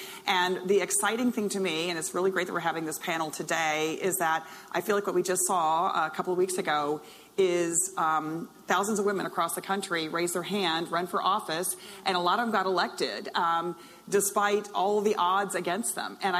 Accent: Texas, United States; So I come from Texas and had the... So I had an interesting background where definitely women never had the chance to play football.

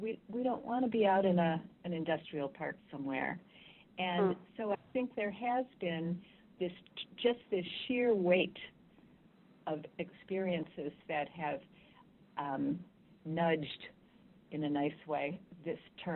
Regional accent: Chicago, Illinois, United States; I grew up in Chicago, where we're all born with the sense that we're the luckiest people in the world to be born in such a great city.

